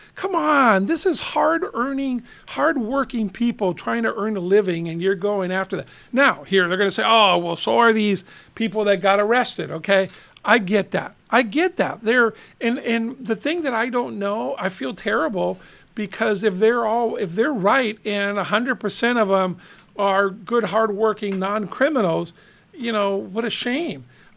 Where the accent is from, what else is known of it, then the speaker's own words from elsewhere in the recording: Huntington Park, California, United States; I grew up in Huntington Park. I went to Grant Huntington Park High School. My goal was always to grow up and move to Downey, right?